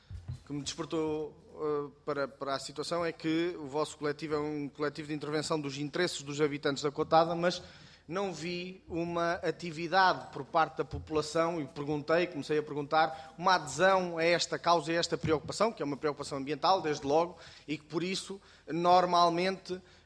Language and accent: Portuguese; Centro, Portugal; Eu, quando sou aveirense, sou do distrito de Aveiro